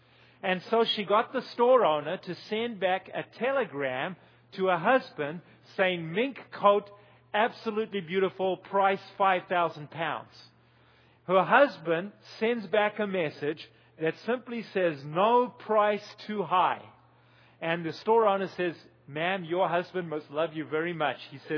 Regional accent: Zimbabwe; I grew up in Zimbabwe. We had two servants.

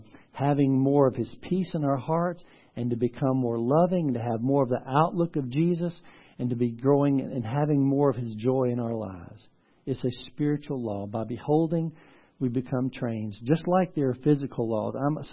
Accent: Mississippi, United States; I was born and raised in Mississippi. I was just a good old country boy. I mean, redneck.

